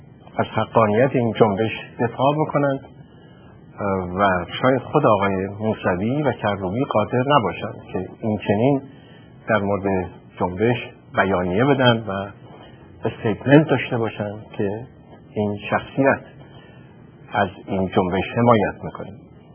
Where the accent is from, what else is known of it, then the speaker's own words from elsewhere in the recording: Iran; بدون ترجیح آبروی معمول خودم به عنوان یک ایرانی معمولی بر سر این قمار نخواهم گذاشت